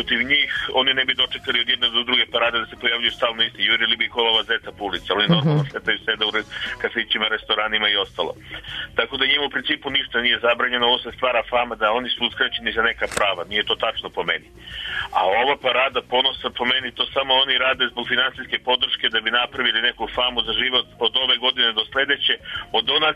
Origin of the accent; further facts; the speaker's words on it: Belgrade, Serbia; ja sam iz Beograda.